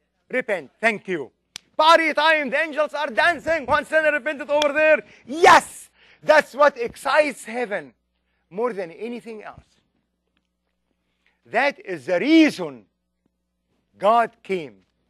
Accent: Egypt; I was born and raised in Egypt

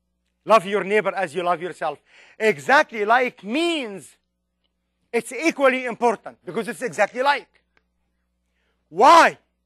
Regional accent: Egypt; I was born and raised in Egypt

